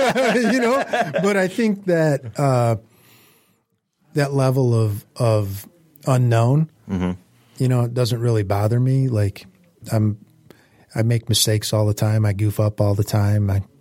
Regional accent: Warren, United States; Like when I was growing, I grew up in Warren, you know

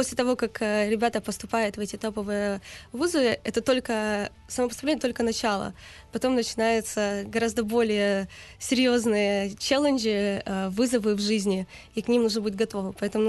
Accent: Berdyansk, Zaporizhzhia Oblast, Ukraine; Я сама из Бердянска, Запорожской области, как бы из простой довольно семьи

